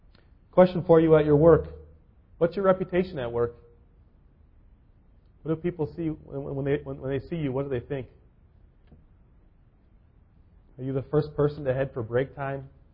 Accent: California, United States; I grew up in California.

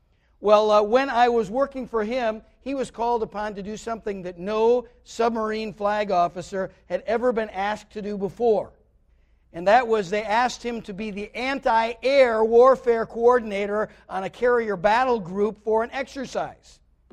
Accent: United States; You know, we're Americans. That's what matters.

